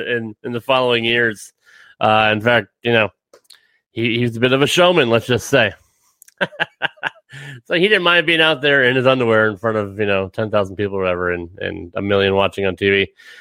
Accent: Northeast, United States; Growing up in the Northeast, it was cool, you know, that I had cable.

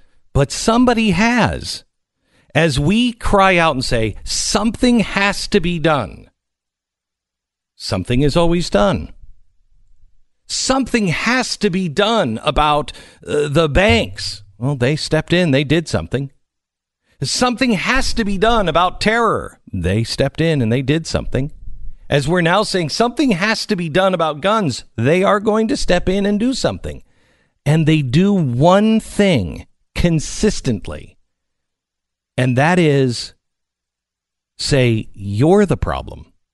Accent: Seattle, Washington, United States; and I grew up in Seattle.

